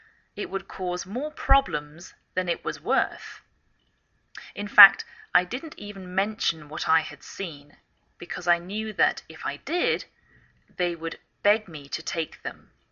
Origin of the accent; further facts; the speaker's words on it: England, United Kingdom; now in United States; My name is … I'm English. I live in the northwest of the United States.